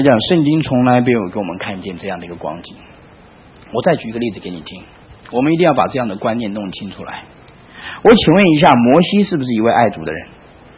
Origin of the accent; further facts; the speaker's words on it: China; 在我们中国人来讲